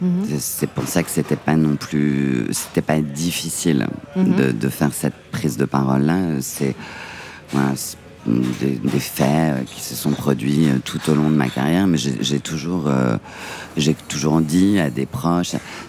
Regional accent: Nantes, Pays de la Loire, France; J'ai grandi à Nantes, dans une maison.

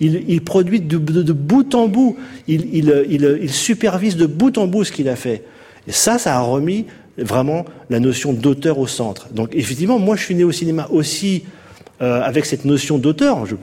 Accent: France; parce que je suis français

